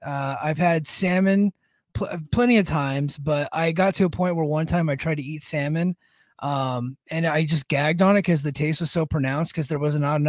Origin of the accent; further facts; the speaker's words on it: West Coast, United States; also born or lived in Hawaii / Japan / Korea; I've lived in Hawaii for over 2 years. I lived 2 years in Japan. I lived 1 year in Korea. I grew up on the West Coast, and I've never once had sushi.